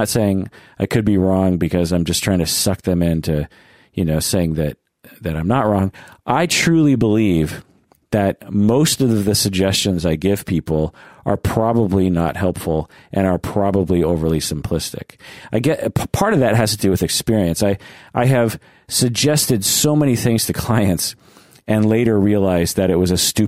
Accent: Sammamish, Washington, United States; So, I grew up in Sammamish, Washington, which is, you know, not far from here. It was mostly rural back then, so I kind of feel like a country boy who now lives in the city.

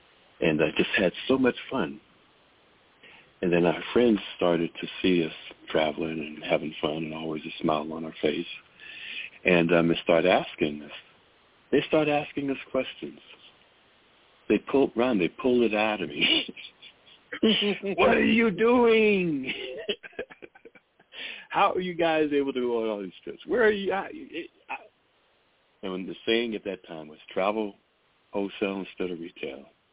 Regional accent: Boston, Massachusetts, United States; You know, I grew up in Boston.

